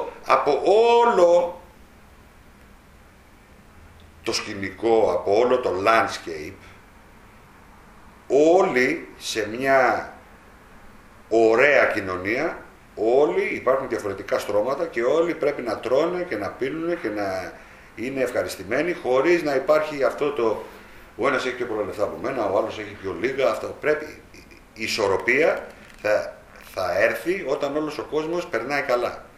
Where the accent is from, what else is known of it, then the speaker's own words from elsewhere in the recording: Greece; Από πού είσαι, από τη γη. Πού μεγαλώσες στην Ελλάδα.